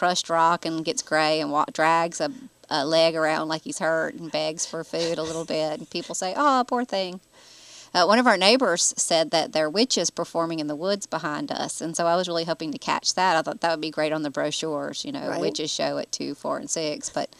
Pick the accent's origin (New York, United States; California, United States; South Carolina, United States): South Carolina, United States; Sumter; And I'm from Sumter, so we looked around Sumter some, and Manning and Santee, and then up this way